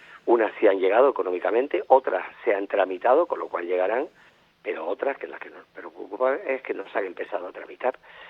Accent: Canary Islands, Spain; el resto de España ignora una emergencia en un territorio como nosotros, Canarias, se llena de tristeza

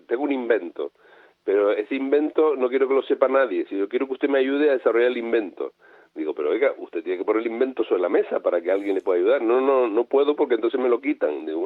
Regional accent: Tacoronte, Canary Islands, Spain; A Navarro Tacoronte, que tiene el apellido de mi pueblo, ¿no?

